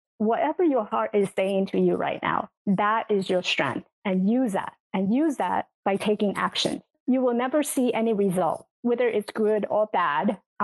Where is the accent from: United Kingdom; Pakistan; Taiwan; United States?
Taiwan; When I first grew up, I grew up in Taiwan. So the story began of my life in Taiwan. I came from a military family. So we were living in this village where a lot of veterans were living in, and it was a very small, tiny house.